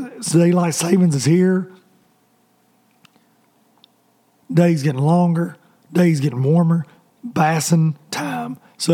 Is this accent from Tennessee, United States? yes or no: yes; Tennessee, United States; I'm a redneck from Tennessee